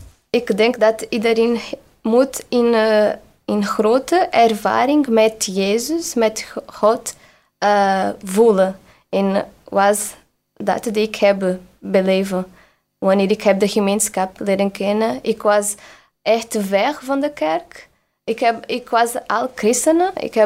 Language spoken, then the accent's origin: Dutch; Vilacha, Portugal; Dutch is a second language; also born or lived in Brazil; En ik ben van Portugal in Vilacha.